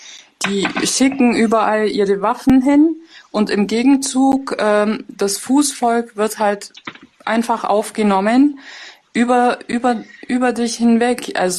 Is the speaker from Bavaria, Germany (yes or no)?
yes; Bavaria, Germany; born there; Also ich bin ja selber Türkin. Ich habe einen türkischen Hintergrund. Ich bin in Deutschland geboren, im Allgäu.